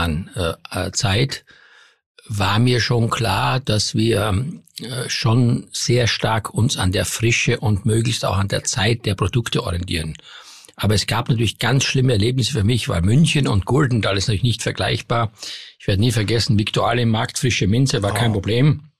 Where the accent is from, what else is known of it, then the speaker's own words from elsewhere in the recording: Styria, Austria; Ich komme aus der Steiermark und ich habe natürlich das Fundament der Küche gelernt